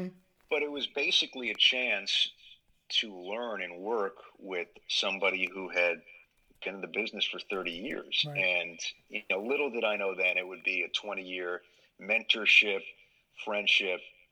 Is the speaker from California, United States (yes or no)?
no; Scarsdale, New York, United States; And the beauty of growing up in Scarsdale was we had a public access television station